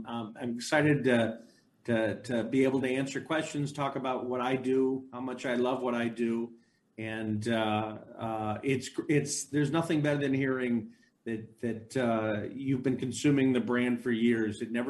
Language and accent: English; Chicago, Illinois, United States; I grew up in Chicago.